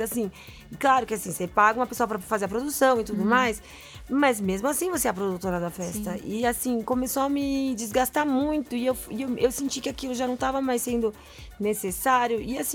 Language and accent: Portuguese; São Paulo, Brazil; born there; also born or lived in Paraguay; Eu nasci aqui em São Paulo, mas a família do meu pai é paraguaia, ele é paraguaio, e minha família da minha mãe é brasileira.